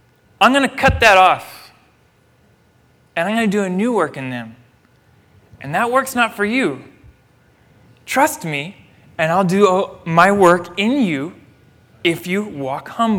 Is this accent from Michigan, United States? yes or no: no; Florida, United States; I'm from Florida. We don't have grapes. We have blackberries that grow everywhere.